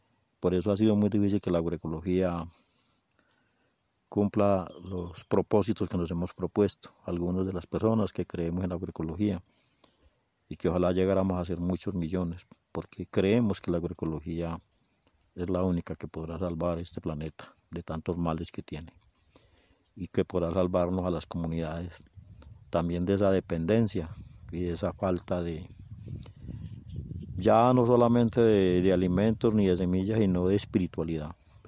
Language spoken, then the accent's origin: Spanish; Caramanta, Antioquia, Colombia; Soy de Caramanta, hago parte de una asociación de campesinos y campesinas en Caramanta